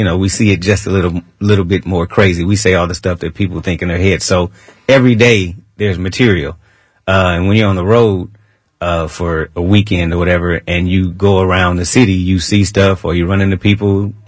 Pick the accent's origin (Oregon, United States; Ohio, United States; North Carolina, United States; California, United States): California, United States; Oakland; my first show was in my hometown of Oakland, in a place called the End Zone, which was one of the toughest places in the city.